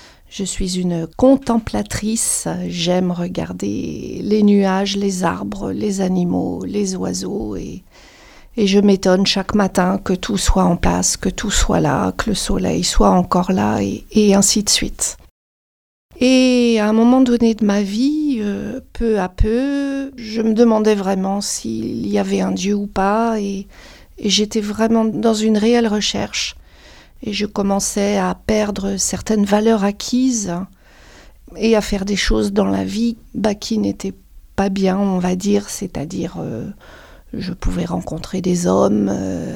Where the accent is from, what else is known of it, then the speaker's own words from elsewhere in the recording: France; born there; j'ai aujourd'hui 54 ans. Je suis née en France, dans une famille qu'on dit catholique en France, mais non pratiquante.